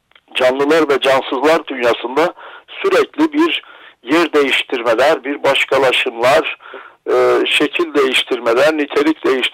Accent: Malatya, Turkey; Ben Malatyalıyım.

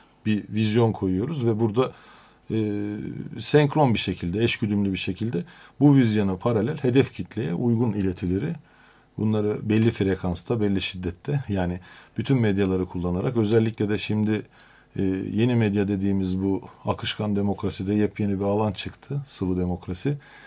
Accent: Karşıyaka, İzmir, Turkey; şimdi ben Akdenizliyim, Karşıyakalıyım.

